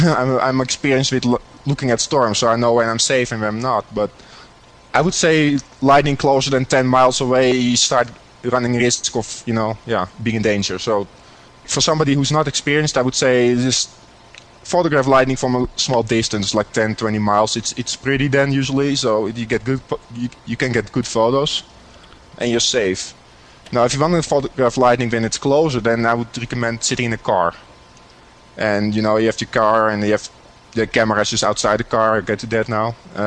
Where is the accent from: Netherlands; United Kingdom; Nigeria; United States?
Netherlands; I grew up in the Netherlands, and my father was a photographer